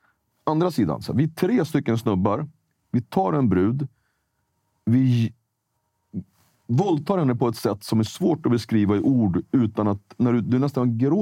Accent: Sweden; born there; Men jag är född i Sverige, men jag har ett annan färg.

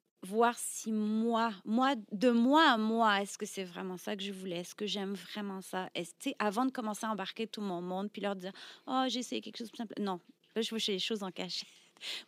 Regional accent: Brittany, France; now in Montréal, Canada; J'ai déménagé à Montréal. OK, moi, j'ai grandi en France, en Bretagne

